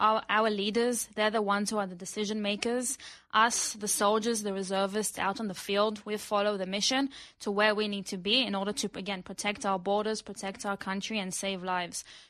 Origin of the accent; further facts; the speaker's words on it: Israel; Yes, I was born and raised in Israel. My whole family was.